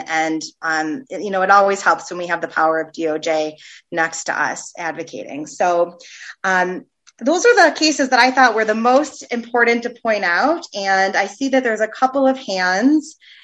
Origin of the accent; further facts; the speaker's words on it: Chicago, Illinois, United States; There was a case also in my hometown of Chicago